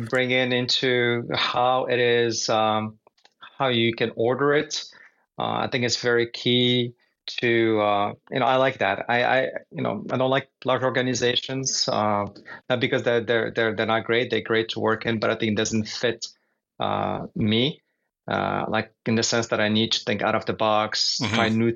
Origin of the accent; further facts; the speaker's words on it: Morocco; moved away as an adult; now in United States; Yeah, so originally I'm from Morocco. So I came to the U.S. when I was 18.